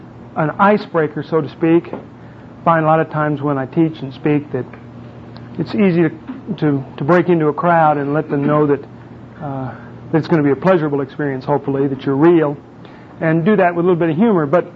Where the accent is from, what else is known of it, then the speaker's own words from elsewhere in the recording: Chicago, Illinois, United States; born there; also born or lived in Colorado / Arizona / Texas; But I was born in Chicago. I did spend a little time here in Colorado. I attended the University of Denver, just down the road.